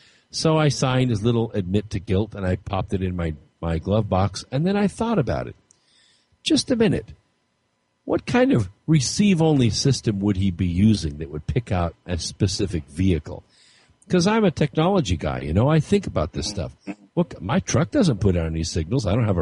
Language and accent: English; Scotland, United Kingdom; I'm Scottish